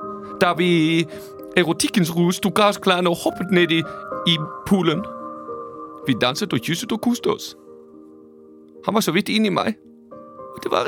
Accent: Germany; Norwegian is a second language; now in Norway; For jeg kommer fra Tyskland.

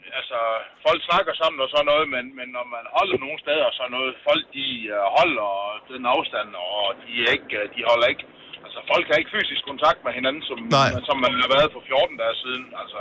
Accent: Region of Southern Denmark, Denmark; Jamen, jeg er fra det sønderjyske.

